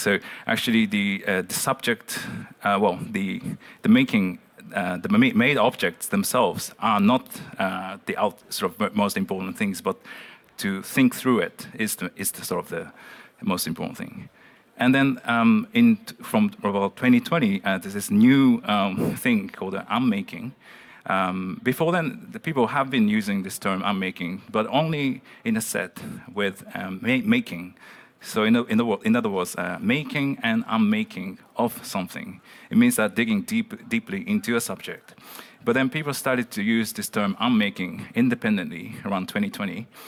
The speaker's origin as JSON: {"language": "English", "country": "Japan", "tie": "born or raised there", "second_language": "English", "moved": "as an adult", "said": "I've been based in the Netherlands for the past 7 years, but I'm just started my PhD, engineering PhD, remotely from my hometown in Japan. Yeah, I'm really sort of living in between the Netherlands and Japan right now."}